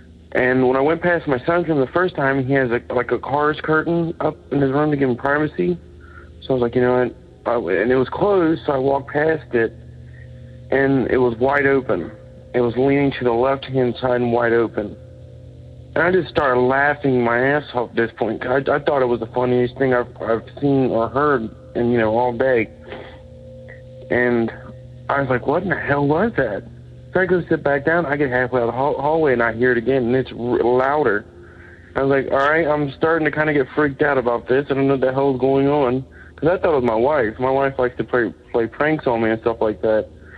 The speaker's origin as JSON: {"language": "English", "town": "Florence", "region": "Kentucky", "country": "United States", "said": "I'm from Florence, Kentucky."}